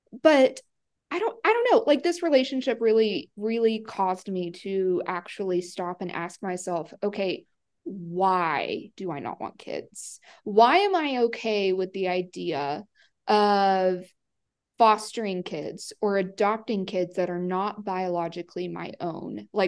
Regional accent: Tennessee, United States; I am from Tennessee in the USA.

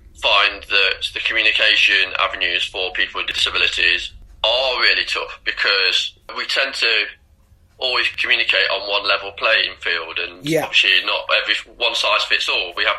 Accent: United Kingdom; because I feel that's my responsibility as a British athlete, but also as a person.

